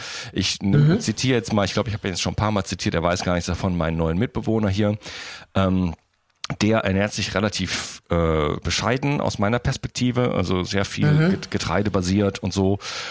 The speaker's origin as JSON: {"language": "German", "town": "Wuppertal", "region": "North Rhine-Westphalia", "country": "Germany", "tie": "born or raised there", "said": "wenn ich zum Beispiel nach Wuppertal fahre. Jetzt nichts gegen Wuppertal, meine alte Heimatstadt."}